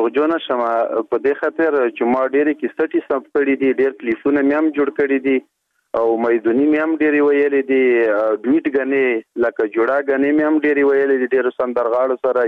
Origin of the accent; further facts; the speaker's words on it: Matun, Khost, Afghanistan; زه د خوست ولایت دی متون یما په متون کې مدخل چینه کلی یما